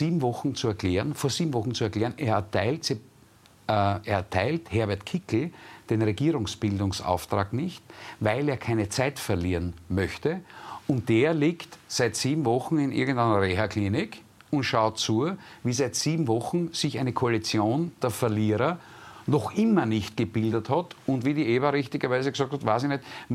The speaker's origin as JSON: {"language": "German", "country": "Austria", "said": "Ich sage, bei uns Österreichern ist immer ein bisschen eine Blödheit der Großkoalitionäre eingepreist."}